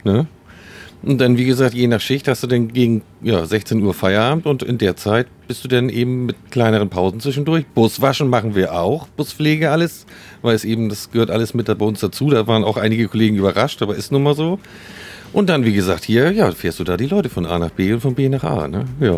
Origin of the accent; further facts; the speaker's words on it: Niebüll, Schleswig-Holstein, Germany; ich komme aus Niebel, das ist ja nicht so weit weg, ne? Die Einheimischen sagen immer, der kommt von hinter dem Deich, ne?